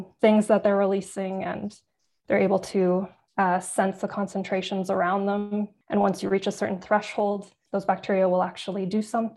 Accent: Calgary, Alberta, Canada; I grew up in Calgary, at least since I was 10 years old. So I did my undergrad here.

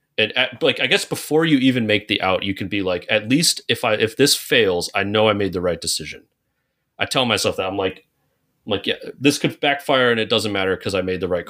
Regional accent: Michigan, United States; I'm from Michigan originally, and I'm a big Lions fan.

